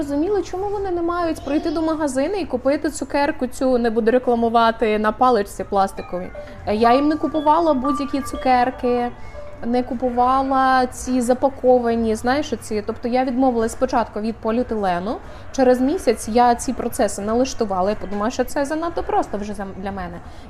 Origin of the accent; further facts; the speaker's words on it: Donetsk, Donetsk Oblast, Ukraine; Я сама з Донецьку